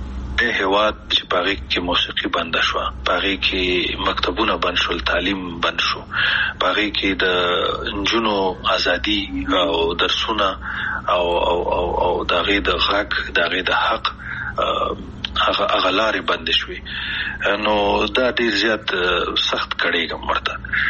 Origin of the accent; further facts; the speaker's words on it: Afghanistan; مونږ کوم افغانان یو چې خپل خپې وهو کنه